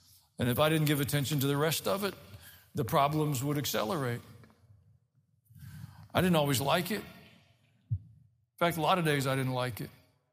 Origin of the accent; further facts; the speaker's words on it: Tennessee, United States; I grew up in Middle Tennessee. Most of you know that. My dad was a veterinarian. Pretty normal.